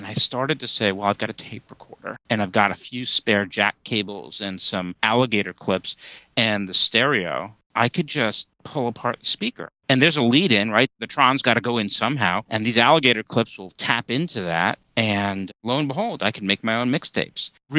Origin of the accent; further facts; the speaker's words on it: Brooklyn, New York, United States; So I grew up in Brooklyn about a billion years ago, and the neighborhood I grew up in was very working class and middle class